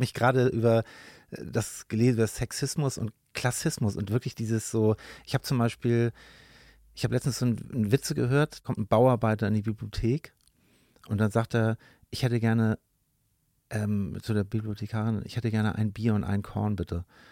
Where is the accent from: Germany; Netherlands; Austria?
Germany; Hamburg; Ich habe da immer noch so als Hamburger Hip-Hopper quasi